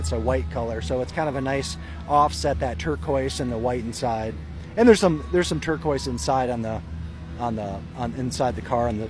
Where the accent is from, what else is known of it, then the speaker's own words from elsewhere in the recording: Austin, Minnesota, United States; I come from Austin, Minnesota here today. That's where I live as well.